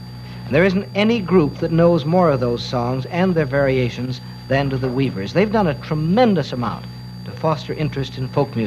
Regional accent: Chicago, Illinois, United States; Pete, it's very important to me to know this as a Chicagoan.

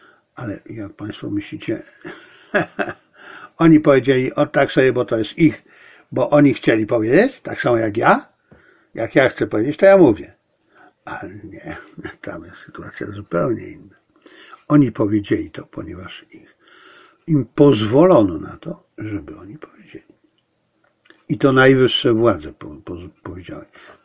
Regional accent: China; Ponieważ ja jestem Chińczykiem. Ja jestem Polakiem i jestem Chińczykiem. Jestem patriotą chińskim i patriotą polskim.

